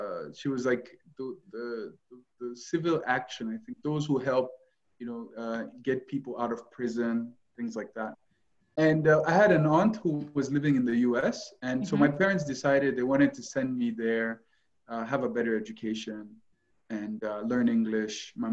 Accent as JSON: {"language": "English", "country": "Guinea", "lives_now": "Kenya", "said": "I am from Guinea. I live in Kenya. I've been here for the past 6 years, in and out between Guinea, Kenya, Ghana, Nigeria."}